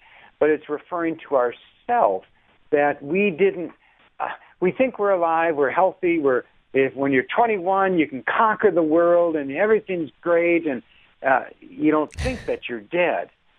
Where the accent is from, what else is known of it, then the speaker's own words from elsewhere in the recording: Wisconsin, United States; I grew up in Wisconsin, and my uncle was a dairy farmer.